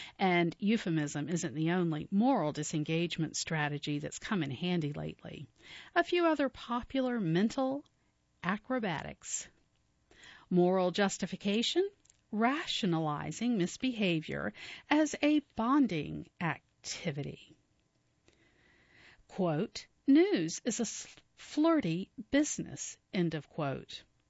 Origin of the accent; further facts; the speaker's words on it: Flint, Michigan, United States; Growing up in Flint, Michigan, I remember asking friends how to talk to a girl I liked.